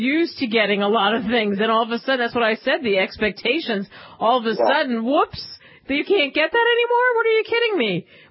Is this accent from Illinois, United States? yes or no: yes; Illinois, United States; I'm a Cubs fan, and I grew up in Illinois and all that stuff.